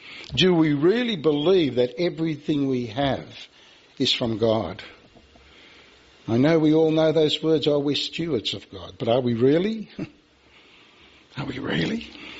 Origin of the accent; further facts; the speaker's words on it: Australia; And it came to me and I said, I'm from Australia.